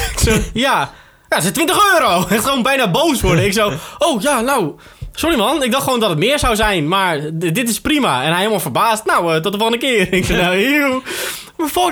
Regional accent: Alblasserdam, South Holland, Netherlands; born there; Mijn geboorteplaats is een Alblasserdam, maar dat is ook niet, niet zo gaaf.

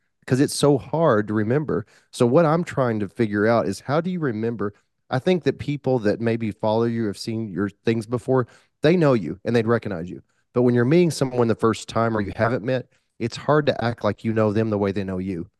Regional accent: Kentucky, United States; now in New York, United States; And you know how I always say, I'm from Kentucky. Even though I'm in New York, I say, hey, hi.

